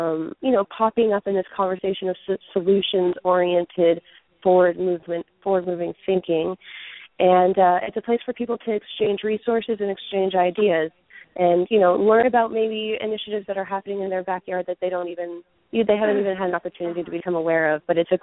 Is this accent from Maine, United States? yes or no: yes; Belfast, Maine, United States; I'm from Belfast, Maine, and our co-op in Belfast